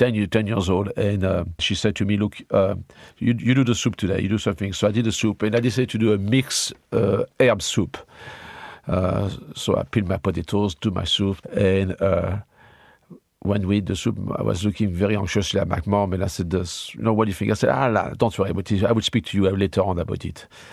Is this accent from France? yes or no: yes; Brittany, France; English is a second language; now in Ireland; I'm from Brittany, so my mom was from Brittany, and I was born in Marsh